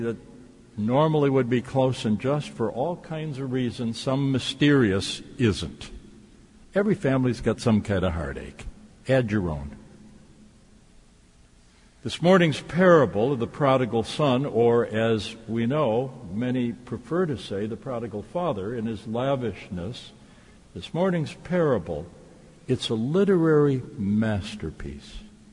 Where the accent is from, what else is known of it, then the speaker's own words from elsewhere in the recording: Racine, Wisconsin, United States; down in Racine, my hometown